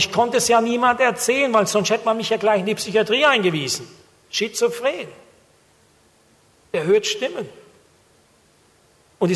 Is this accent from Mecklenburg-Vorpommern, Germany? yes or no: no; Rhineland-Palatinate, Germany; ich komme aus der Pfalz, südliche Weinstraße, dort gibt es viele Weinberge.